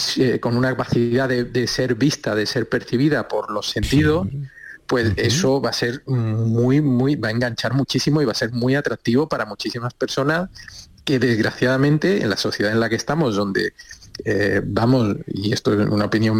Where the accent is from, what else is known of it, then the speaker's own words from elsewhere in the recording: Seville, Andalusia, Spain; yo soy sevillano, todos los sevillanos y todos los andaluces seguramente van a identificar